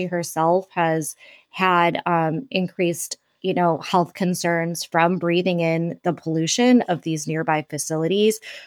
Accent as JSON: {"language": "English", "country": "India", "said": "A lot of them were from India, and I'm Indian."}